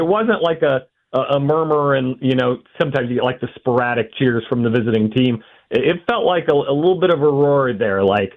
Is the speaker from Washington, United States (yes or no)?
yes; Washington, United States; Hey, we're from Washington.